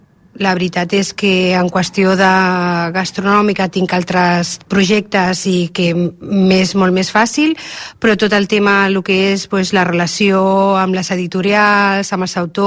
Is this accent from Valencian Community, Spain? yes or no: no; Barcelona, Catalonia, Spain; jo vinc de Barcelona doncs, per muntar la llibreria i va ser el desembre del 2021.